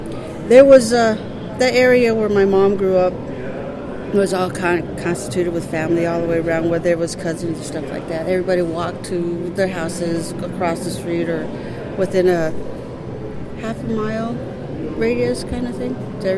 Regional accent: Belen, New Mexico, United States; born there; I was born in Belen, and it was a small little hospital.

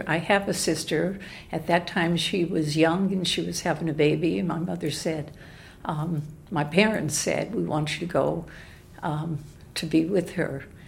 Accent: New Jersey, United States; also born or lived in Tucson; now in Phoenix, United States; Originally, I am from New Jersey.

